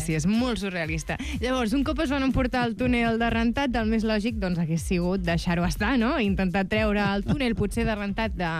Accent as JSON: {"language": "Catalan", "town": "Santa Coloma de Farners", "region": "Catalonia", "country": "Spain", "said": "Jo sóc de Santa Coloma de Farners."}